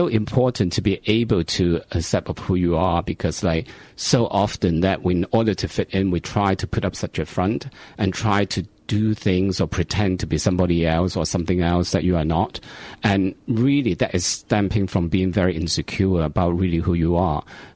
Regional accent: Hong Kong; even when I was growing up in Hong Kong, your identity is always very murky, because like we were not really Chinese in a way

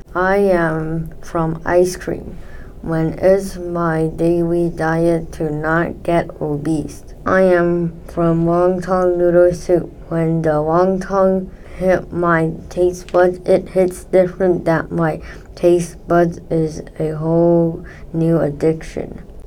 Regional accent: China; I am from China, where there's wonton noodle soup and bing choing. I am from a city that is full of homeless shelters that smells bad.

